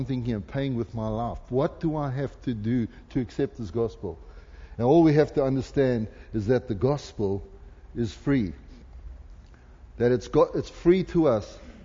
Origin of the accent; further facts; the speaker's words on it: South Africa; See, I can say that because I'm South African.